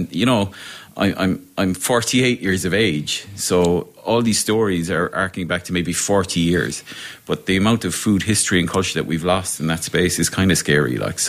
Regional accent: Ireland; We're Irish. It's in our blood.

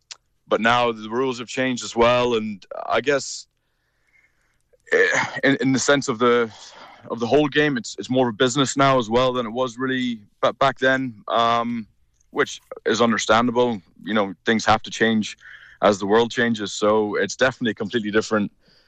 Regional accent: DR Congo; Yeah, I think for any young boy, it was a childhood of dreams, really. It all started with my grandparents after World War II went out to Congo in 1950, and you know, my father was born and raised out there.

